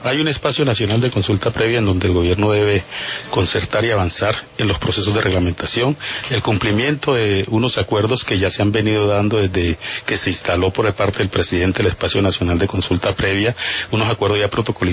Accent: Guapi, Cauca, Colombia; el problema de la interconexión en Guapi, que es mi pueblo

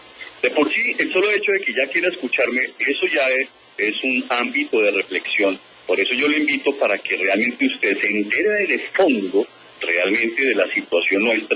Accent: Colombia; aquí estoy en Colombia, en mi país

